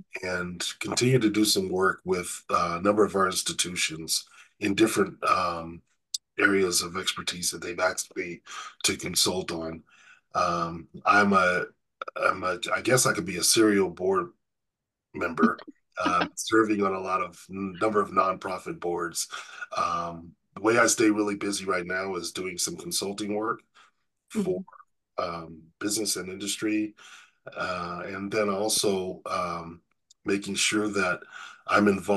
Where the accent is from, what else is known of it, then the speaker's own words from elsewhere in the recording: Riverside, California, United States; Back in 1965, I grew up in Riverside, California, and the superintendent of schools back in 1965 decided that it was time for the Riverside school system to desegregate.